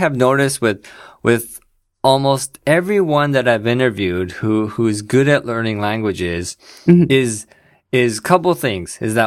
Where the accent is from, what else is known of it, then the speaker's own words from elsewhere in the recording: Canada; back in my home country of Canada